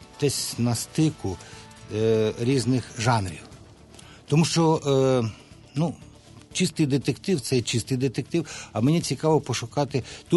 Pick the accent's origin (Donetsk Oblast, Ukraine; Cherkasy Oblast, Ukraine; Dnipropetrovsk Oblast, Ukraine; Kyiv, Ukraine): Kyiv, Ukraine; от я ж киянин, я уроджений киянин, я тут народився і виріс, і все. У мене дуже багато Києва.